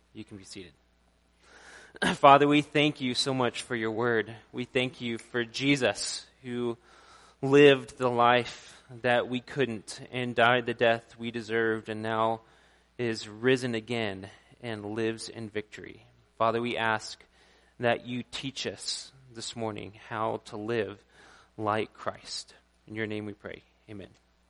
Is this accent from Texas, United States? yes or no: yes; Fort Worth, Texas, United States; I grew up in Fort Worth, Texas, and in downtown Fort Worth, they have these fountains.